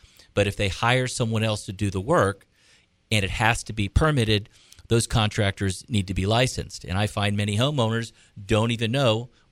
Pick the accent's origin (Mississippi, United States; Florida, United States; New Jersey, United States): Florida, United States; Tampa; also born or lived in New York, United States; I was born and raised here in Tampa, went to Jesuit High School, went up to New York to Hofstra University undergrad in 1982